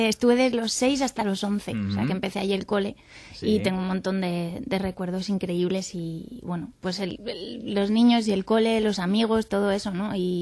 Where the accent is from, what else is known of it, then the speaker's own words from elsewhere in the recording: France; crecí en Francia y lo hablo igual que español.